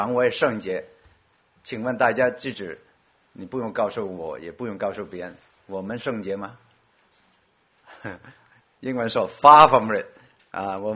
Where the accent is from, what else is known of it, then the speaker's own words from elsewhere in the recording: China; 我们中国人说特别老人家，我们恭喜他长寿也就100岁。